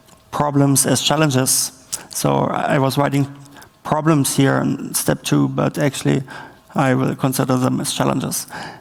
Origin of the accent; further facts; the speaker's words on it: Berlin, Germany; English is a second language; I'm from Berlin.